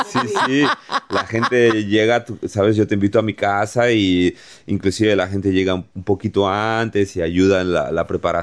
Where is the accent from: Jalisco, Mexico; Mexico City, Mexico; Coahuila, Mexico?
Mexico City, Mexico; Soy chilango de la Ciudad de México.